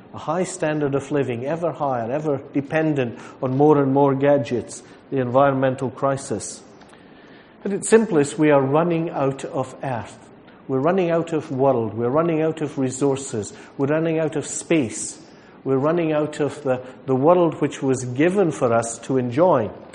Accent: Scotland, United Kingdom; particularly as a Scotsman when I have to pay for the amount of water consumed.

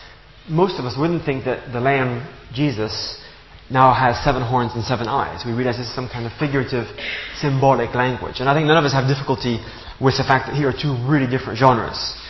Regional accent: Gabon; So I grew up in Gabon in Central Africa, where my parents were missionaries, and I lived in a small village.

